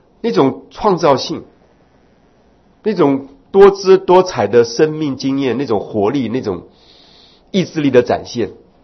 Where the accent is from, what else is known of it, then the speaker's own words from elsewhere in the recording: Taiwan; 大家都会认为我是外省人，不会知道我是台湾人